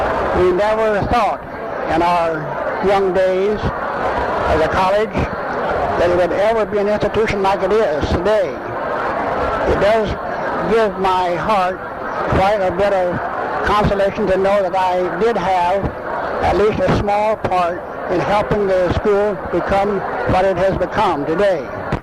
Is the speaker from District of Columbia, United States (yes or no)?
no; Kansas City, Missouri, United States; moved away as an adult; now in San Diego, United States; I was born in 1903 in Kansas City, attended high school there, and then came to San Diego State College in 1923.